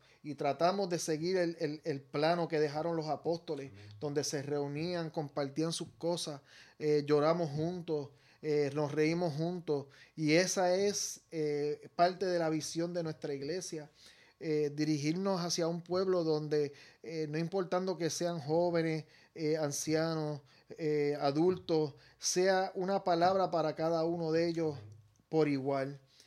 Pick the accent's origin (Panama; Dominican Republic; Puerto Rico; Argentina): Puerto Rico; nosotros somos pues naturales de Puerto Rico. Puerto Rico.